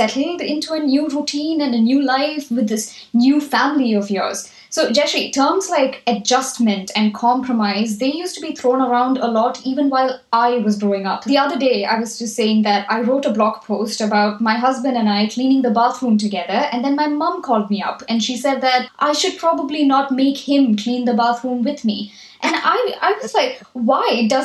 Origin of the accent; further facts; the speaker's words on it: Kerala, India; I'm from Kerala myself